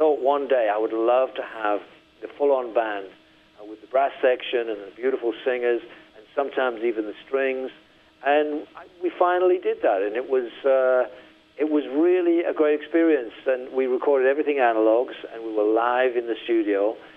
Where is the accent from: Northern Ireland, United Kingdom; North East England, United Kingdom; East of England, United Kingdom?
North East England, United Kingdom; Middlesbrough; It's a long way from Middlesbrough, my hometown